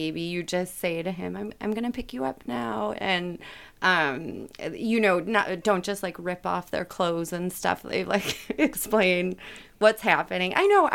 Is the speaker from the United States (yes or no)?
yes; Midwest, United States; I was raised in the Midwest. It's like a family who doesn't communicate that well.